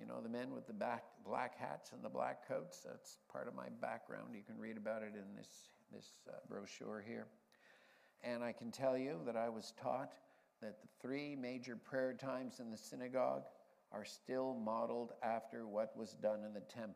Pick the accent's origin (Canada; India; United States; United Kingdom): Canada; Montreal, Quebec; born there; I was born in Montreal, not in Israel.